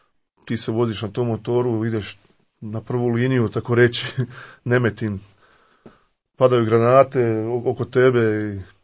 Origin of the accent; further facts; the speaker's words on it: Osijek, Osijek-Baranja County, Croatia; Ja sam eto iz Osijeka, odrastao sam u Osijeku, imao sam prekrasno djetinjstvo, ispunjeno igrom na otvorenom, bez današnjih evo, tehnologija.